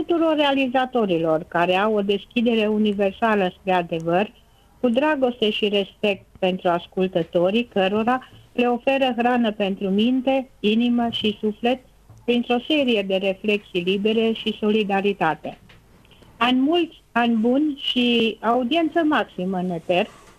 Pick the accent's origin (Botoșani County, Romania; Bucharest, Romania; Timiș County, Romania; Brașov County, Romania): Timiș County, Romania; Timișoara; sunt din Timișoara.